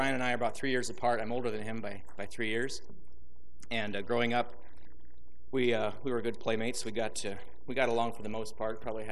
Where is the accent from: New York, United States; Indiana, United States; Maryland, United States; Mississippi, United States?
Indiana, United States; Josh introduced me, and he said I'm from Pennsylvania. I'm actually from Indiana.